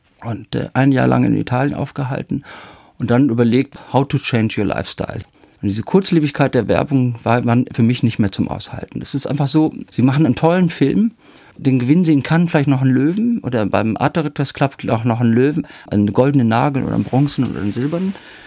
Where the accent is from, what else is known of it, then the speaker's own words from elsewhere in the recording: North Rhine-Westphalia, Germany; Leute aus meiner Heimat am Niederrhein oder hier oben in Norddeutschland